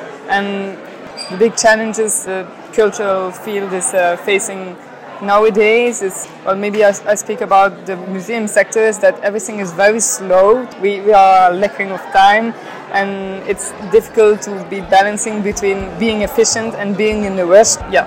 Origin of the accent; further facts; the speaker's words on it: Belgium; from Belgium. I'm 26 years old.